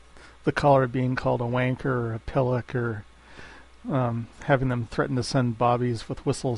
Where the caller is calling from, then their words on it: Colorado, United States; I'm calling from Colorado, where cannabis is legal.